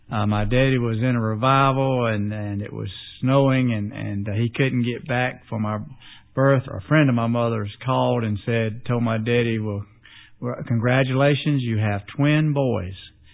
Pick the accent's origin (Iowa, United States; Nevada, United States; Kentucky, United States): Kentucky, United States; Louisville; born there; Yeah, I was born in Louisville, Kentucky, to some wonderful parents